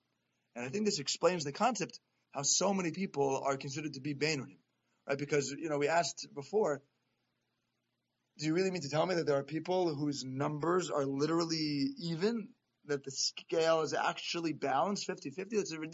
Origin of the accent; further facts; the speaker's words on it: New York, United States; Like, you know, growing up in New York, right, and you, like, meet someone.